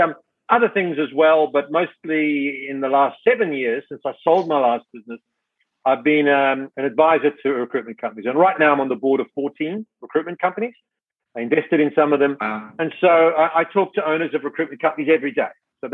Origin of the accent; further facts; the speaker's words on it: South Africa; also born or lived in Cape Town; I grew up in South Africa. So, cool. I was born in Cape Town. My dad was an Englishman